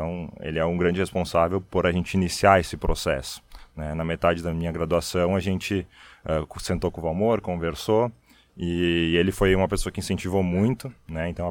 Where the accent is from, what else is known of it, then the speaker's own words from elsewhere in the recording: Porto Alegre, Rio Grande do Sul, Brazil; born there; also born or lived in Muçum; now in Encantado, Brazil; Eu nasci em Porto Alegre, morei em Mussum, agora estou morando em Encantado.